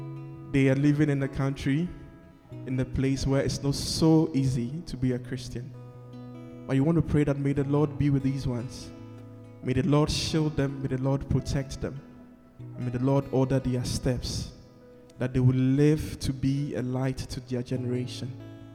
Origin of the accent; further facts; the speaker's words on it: Ghana; And if you are guessing where I'm from, your guess is right. I'm from Africa, number one. Number two, Africa is a big space. So where in Africa am I from? I'm from Ghana.